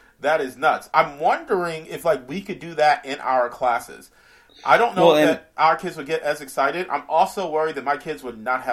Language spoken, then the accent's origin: English; New York, United States; I had friends of mine who were Ngs back when I was growing up in New York.